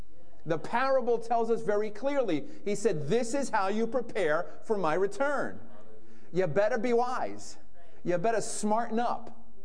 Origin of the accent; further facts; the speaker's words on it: Bronx, New York, United States; I grew up in the Bronx. I acted like a kid from the Bronx.